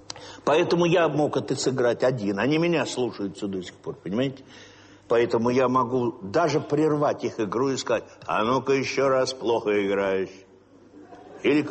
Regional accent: Yaroslavl, Yaroslavl Oblast, Russia; born there; moved away; Потому что я там родился. Как меня можно лишить родины-то? Я родился в Ярославле.

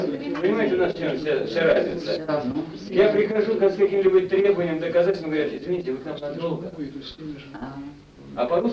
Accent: Tula, Tula Oblast, Russia; я туляк еще родом, понимаете

